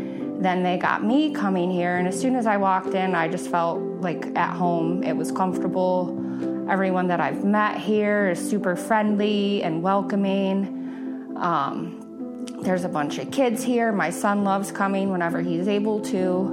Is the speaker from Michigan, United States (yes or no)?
no; Jamestown, New York, United States; born there; now in Frewsburg, United States; I am 33 years old. I was born in Jamestown. I now live in Frewsburg. I've been there about 2 years.